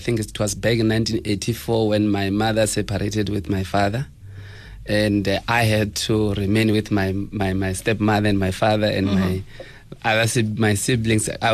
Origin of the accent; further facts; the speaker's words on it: Chitareke, Limpopo, South Africa; born there; I was born in Venda, in a village called Chitareke.